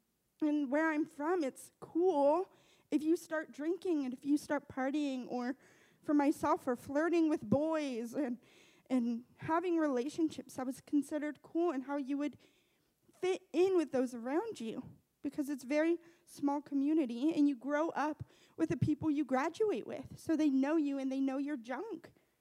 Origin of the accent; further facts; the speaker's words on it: Middleton, Nova Scotia, Canada; I'm from the East Coast. I'm from Middleton, Nova Scotia. Most of you probably don't know where that is, but Truman does because we grew up together. So that's the only fun part. So Middleton, Nova Scotia is very small, very remote. It's a big country area.